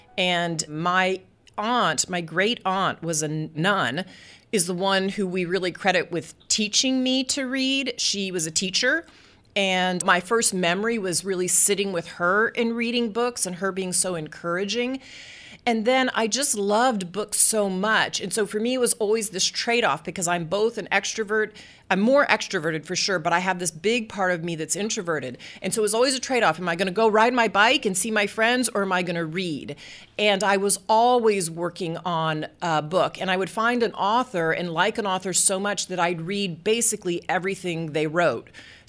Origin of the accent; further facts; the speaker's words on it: Dallas, Texas, United States; I grew up in Dallas, Texas, and in our family, we had two girls.